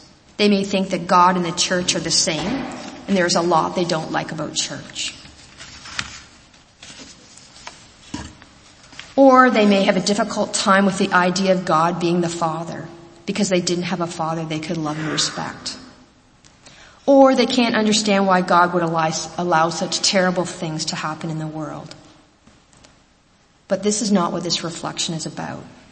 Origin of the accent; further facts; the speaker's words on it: Guelph, Ontario, Canada; I grew up in First Baptist Church in Guelph, in a congregation very similar to this.